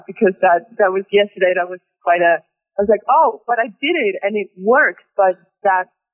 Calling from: Switzerland; I'm calling from Switzerland today.

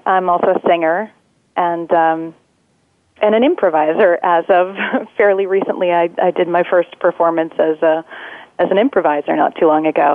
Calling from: Brooklyn, New York, United States; I'm calling from Brooklyn.

